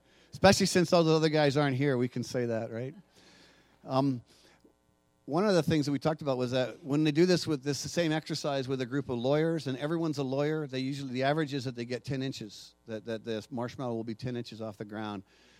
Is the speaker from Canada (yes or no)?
yes; Alberta, Canada; We're from Alberta, right?